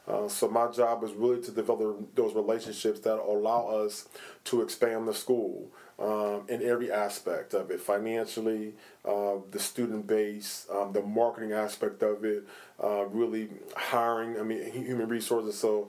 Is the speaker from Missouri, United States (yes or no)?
no; Pittsburgh, Pennsylvania, United States; also born or lived in Phoenix; I'm originally from Pittsburgh, where I was taught at the Pittsburgh Public Schools, and then moved to Phoenix